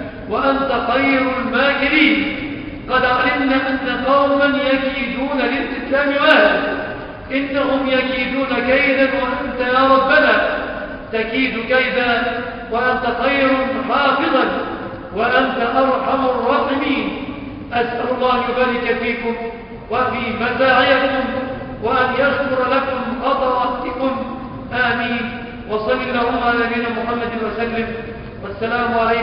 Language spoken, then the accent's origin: Arabic; Egypt; بلادنا مصر